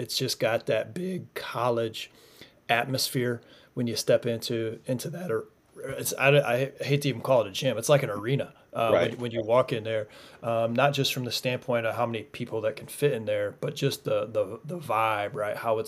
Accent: Michigan, United States; also born or lived in Ohio / Indiana; I'm from Michigan, lived in Ohio, lived in Indiana, Midwest, everybody makes the playoffs.

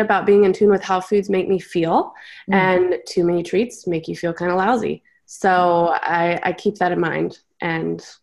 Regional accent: Houston, Texas, United States; I am from the Houston, Texas area.

